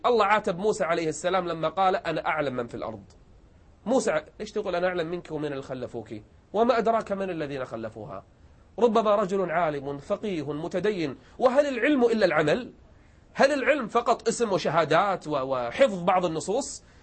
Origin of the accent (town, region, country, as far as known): Kuwait